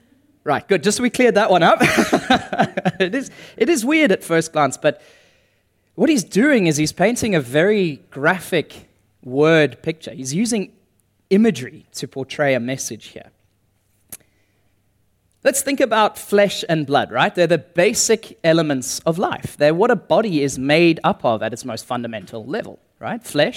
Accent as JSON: {"language": "English", "region": "Bulawayo", "country": "Zimbabwe", "tie": "born or raised there", "said": "She's from my hometown of Bulawayo in Zimbabwe in southern Africa"}